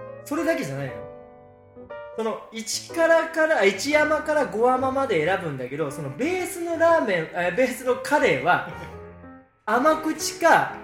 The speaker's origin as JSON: {"language": "Japanese", "region": "Aichi", "country": "Japan", "said": "私たち、愛知県民としてはすごく嬉しい"}